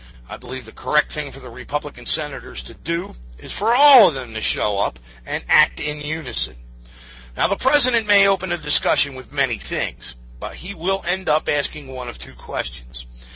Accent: Philadelphia, Pennsylvania, United States; I'm originally from Philadelphia.

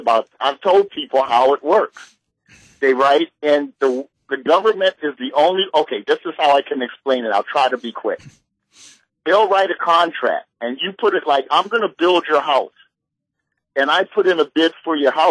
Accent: Baltimore, Maryland, United States; now in Hawaii, United States; I love Hawaii. I'm from Baltimore. Believe me, I love Hawaii.

